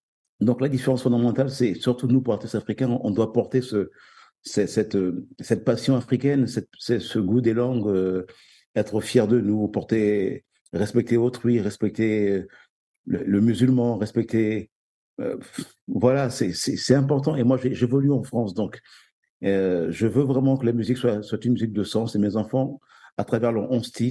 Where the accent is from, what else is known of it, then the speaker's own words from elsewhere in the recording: Kinshasa, DR Congo; et bien sûr ma terre natale, Kinshasa